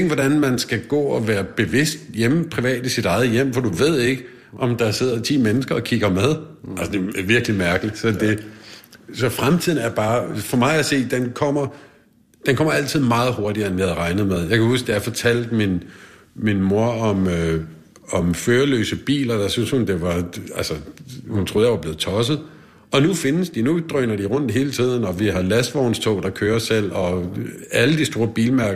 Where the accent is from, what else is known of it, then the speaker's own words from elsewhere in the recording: Odense, Region of Southern Denmark, Denmark; så har folk det i Odense, hvor jeg kommer fra.